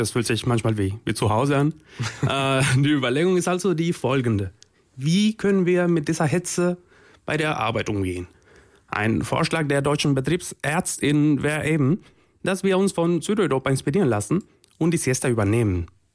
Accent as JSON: {"language": "German", "country": "Spain", "lives_now": "Germany", "said": "Ich komme zum Beispiel aus Spanien"}